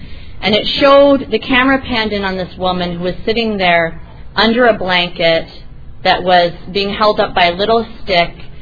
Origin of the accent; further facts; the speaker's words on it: Canada; now in United States; I'm coming from America, and even though I'm Canadian, I've lived in the United States for so long